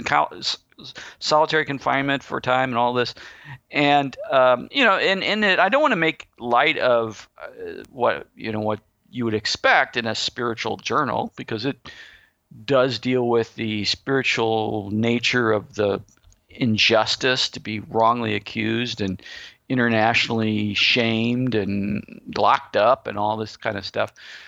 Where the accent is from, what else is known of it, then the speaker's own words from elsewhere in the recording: St. Louis, Missouri, United States; also born or lived in San Diego; now in Bay Area, United States; We're from St. Louis. We moved to San Diego. We had the Padres.